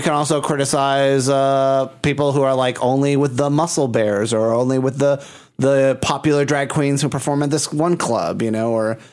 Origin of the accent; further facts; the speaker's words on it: Puerto Rico; Mark and I, you know, I'm from Puerto Rico. I'm a Latino person.